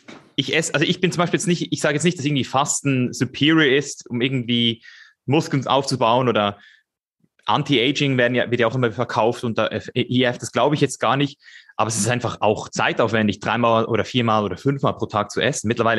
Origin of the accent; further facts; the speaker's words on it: Switzerland; moved away as an adult; Ich bin ja ursprünglich Schweizer und bin dann 5, 6 Jahre um die Welt gereist, eigentlich nonstop